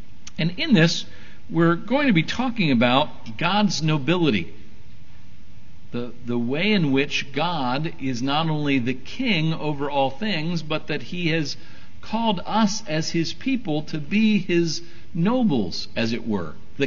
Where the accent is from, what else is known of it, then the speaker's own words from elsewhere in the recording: United States; And it's not just because we're American and we told the king off.